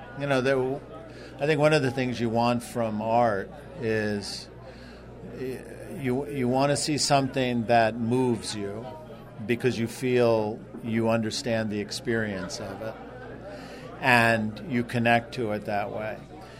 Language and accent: English; Long Island, New York, United States; moved away as an adult; also born or lived in Phoenix / California / Chicago / Nova Scotia; I was born in New York City. I grew up until I was 18 on Long Island. But I've lived in Phoenix. I've lived in California. I've lived in Chicago. I've lived in Nova Scotia.